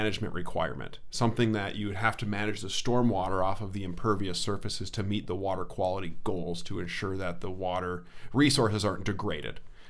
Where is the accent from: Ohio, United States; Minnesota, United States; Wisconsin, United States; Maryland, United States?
Minnesota, United States; Big Lake; I'm a Minnesota native. I grew up in Big Lake. It's a little town northwest of the Twin Cities, about 45 minutes or so.